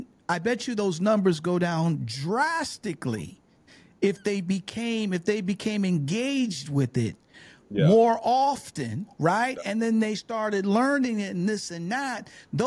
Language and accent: English; Detroit, Michigan, United States; It reminds me, because, you know, I'm from Detroit.